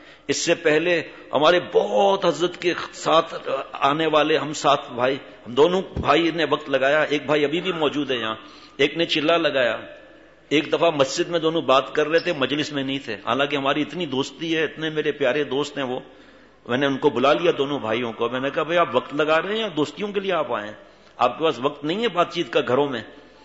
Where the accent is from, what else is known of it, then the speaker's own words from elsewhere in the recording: Karachi, Sindh, Pakistan; born there; میں تو کراچی میں پیدا ہوا